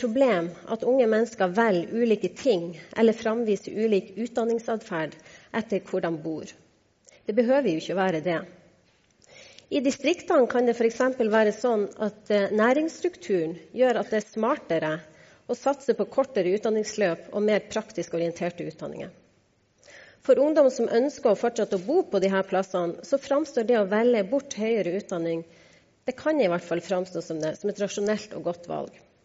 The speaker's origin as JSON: {"language": "Norwegian", "town": "Hemmingsjord", "region": "Troms", "country": "Norway", "tie": "born or raised there", "said": "Jeg kommer fra en liten bygd i Nord-Norge, hvor det bor ca. 200 personer. Bygda heter Hemmingsjord. Det ligger i Sørøse kommune i Troms fylke."}